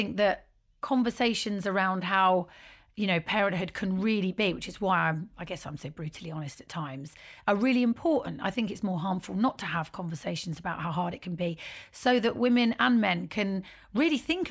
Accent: Beckenham, London, United Kingdom; I grew up in Beckenham in Kent. It's borderline Southeast London, borderline Kent, because it's not proper Canterbury, Dover, Kent, but it's on the border of like Penge, Crystal Palace.

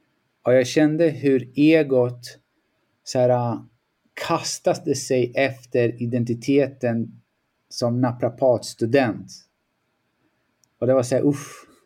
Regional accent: Stockholm, Stockholm County, Sweden; Nej, jag är född och växte upp här i Västerort, i Stockholm, i Tensta, Rinkeby.

